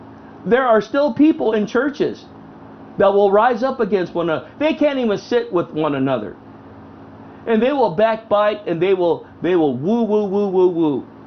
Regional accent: National City, California, United States; Those of you know I grew up in National City. I can get NC on them.

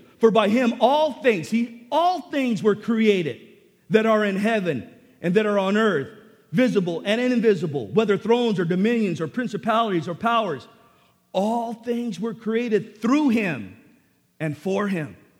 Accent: National City, California, United States; I grew up in Sweetwater High School in National City. And yeah, I played football and all that, but I still hung around with the bad crowd.

